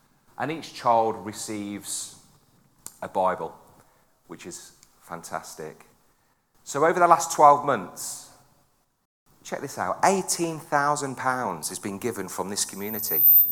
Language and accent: English; West Midlands, United Kingdom; accent: Midlands; now in Portishead, United Kingdom; We're originally from the Midlands, as you may pick up a little bit of a Midlands accent. I'm not a Brummie. Don't tell me I'm a Brummie, please. But I am from just outside Coventry.